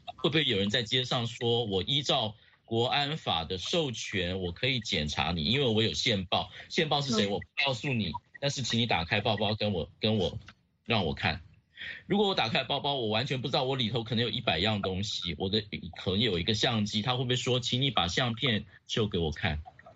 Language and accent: Chinese; Hong Kong